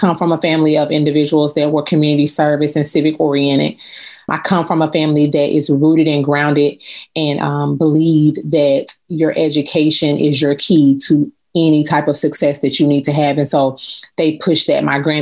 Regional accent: Chattanooga, Tennessee, United States; Historically, here in my hometown, I'm proud to be from Chattanooga, that's just not been the case.

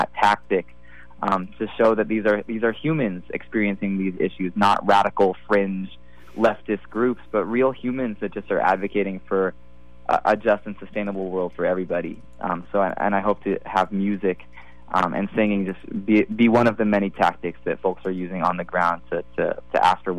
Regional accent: California, United States; now in Oakland, United States; I live in Oakland. I grew up in Marin County, so I've lived in the Bay Area my whole life

